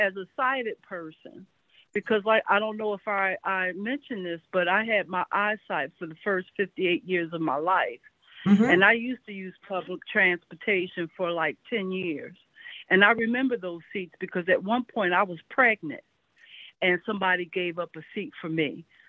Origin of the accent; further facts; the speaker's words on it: Bowie, Maryland, United States; I'm from Bowie, Maryland, and I have access to the train and bus services in Washington, D.C.